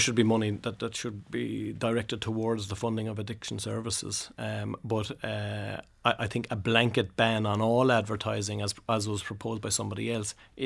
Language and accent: English; Munster, Ireland; I come from Kerry